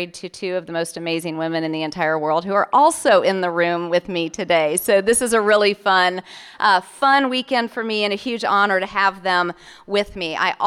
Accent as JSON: {"language": "English", "town": "St. Louis", "region": "Missouri", "country": "United States", "said": "I gave you a geographical reference point, right? I'm from St. Louis."}